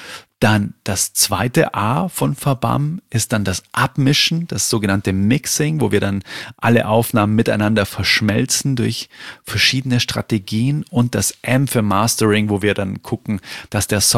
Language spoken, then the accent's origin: German; Bavaria, Germany; wie man bei uns in Bayern sagt